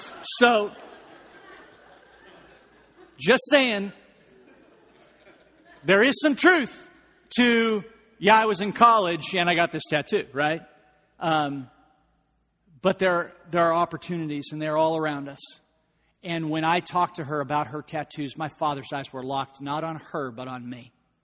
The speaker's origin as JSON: {"language": "English", "town": "Long Beach", "region": "California", "country": "United States", "said": "I said, I'm from Long Beach."}